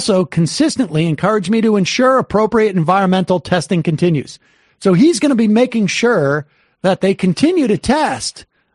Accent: Ohio, United States; I forgot I'm from Ohio.

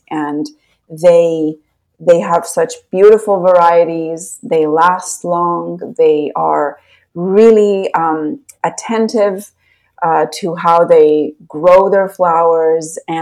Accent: Iran; I loved him so much, and I was with him a lot growing up in Iran. And Persian culture in general is a very flower-centric culture.

